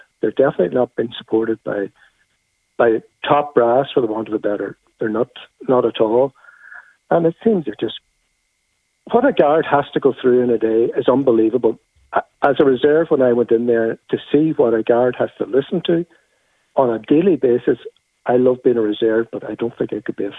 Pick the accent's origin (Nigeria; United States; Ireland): Ireland; Buncrana, County Donegal; When you start putting something that happens in my hometown, Buncrana, and you send it to somebody in Galway who hasn't got a clue.